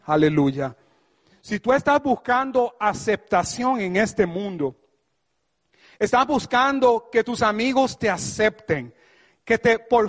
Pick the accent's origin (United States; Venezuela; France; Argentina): United States; born there; yo nací aquí en Estados Unidos, aleluya, pero por encima de ser americano o norteamericano, de padres puertorriqueños